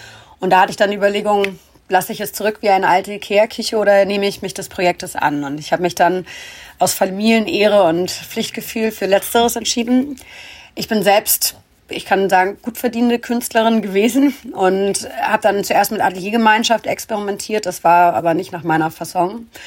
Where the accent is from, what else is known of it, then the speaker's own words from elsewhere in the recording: Hamburg, Germany; als Hamburgerin, als St. Paulianerin